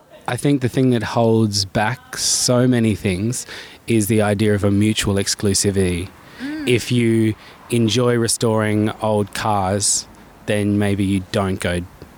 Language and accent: English; Darwin, Northern Territory, Australia; growing up in Darwin, I didn't realize that my experience was not everybody's experience. I thought everybody in Australia